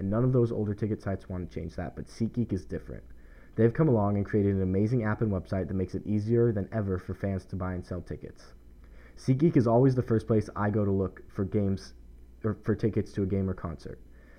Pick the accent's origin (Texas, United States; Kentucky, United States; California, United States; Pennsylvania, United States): California, United States; Santa Clarita; Santa Clarita is my hometown, the suburb of Los Angeles